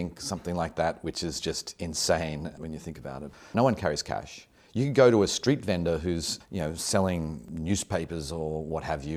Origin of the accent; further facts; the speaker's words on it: Australia; now in United States; I'm from Australia and came to America in 1991